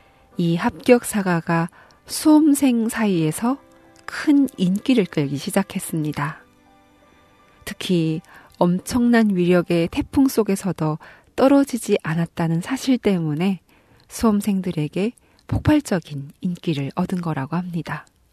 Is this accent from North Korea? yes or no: yes; North Korea; 저는 탈북민 방송원